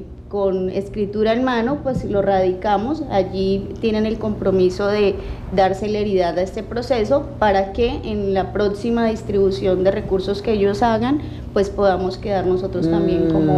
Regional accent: Guaviare, Colombia; Somos de la Colombia profunda también

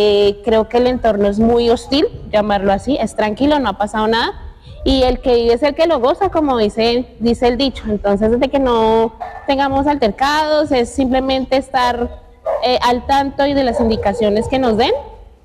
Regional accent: Bogotá, Colombia; Yo vengo de la ciudad de Bogotá

